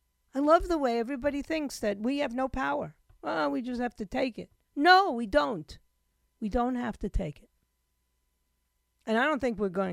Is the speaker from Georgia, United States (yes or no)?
no; New York, United States; You got martial law in the subways of my hometown, New York.